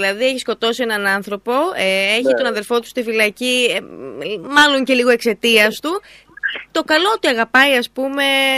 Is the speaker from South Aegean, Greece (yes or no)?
no; Crete, Greece; επειδή μας αγαπάει και που είμαστε από την Κρήτη